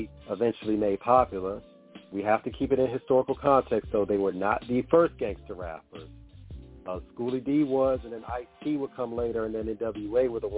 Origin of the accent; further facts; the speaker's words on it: Virginia, United States; Myself growing up in Virginia, especially, you know, being a hard rock, heavy metal fan as well.